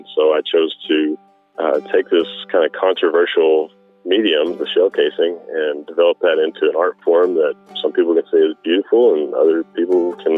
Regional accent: Early, Texas, United States; I bought brand new in my hometown of Early, Texas when I was 19 years old.

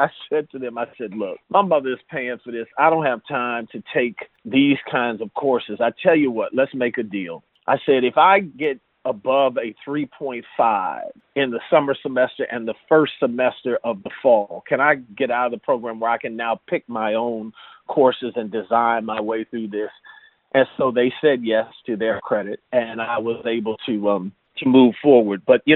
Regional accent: Detroit, Michigan, United States; So I am proud to say that I am from Detroit.

